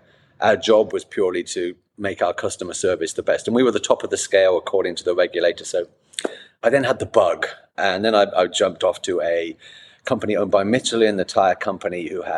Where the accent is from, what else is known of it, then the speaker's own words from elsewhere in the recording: England, United Kingdom; and I'm English, and damn, I was attractive then.